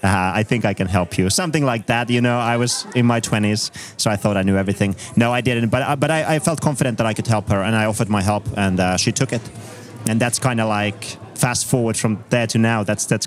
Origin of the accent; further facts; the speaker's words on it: Finland; English is a second language; moved away; also born or lived in Paris, France; I'm originally from Finland. It's been over 20 years now that I lived abroad.